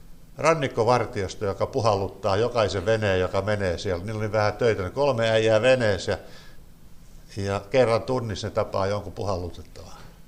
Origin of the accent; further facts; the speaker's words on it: Vaasa, Ostrobothnia, Finland; kun mä oon kotoisin Vaasasta ja Vaasassa on iso saaristo, se on iso saaristo